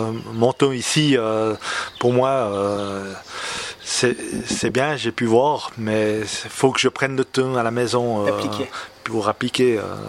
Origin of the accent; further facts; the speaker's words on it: Switzerland; C'est vrai que chez nous en Suisse, c'est...